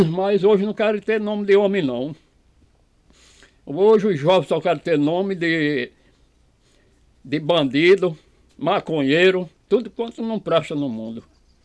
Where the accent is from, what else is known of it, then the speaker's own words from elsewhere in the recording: Lagoa de Serra, Brazil; born there; eu não vou para Belém, porque eu nasci aqui em Lagoa de Serra. Minha vida é com cavalo, é com gado, e é o que eu gosto na minha vida.